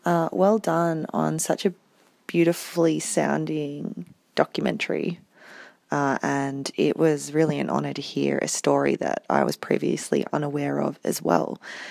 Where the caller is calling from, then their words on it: Melbourne, Victoria, Australia; I'm listening from Melbourne, Australia.